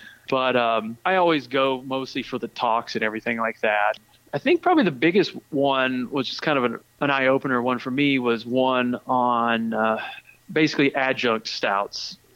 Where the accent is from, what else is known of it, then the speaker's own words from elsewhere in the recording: the South, United States; I don't know if it's because I'm originally from the South, but I have a bit of a sweet tooth.